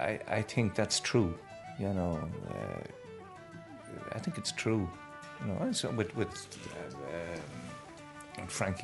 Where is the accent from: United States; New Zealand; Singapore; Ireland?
Ireland; Ballaghaderreen, Connacht; I come from Ballyhadreen. Like, it's in the centre of the country, with a lot of bog around it. But a great place indeed.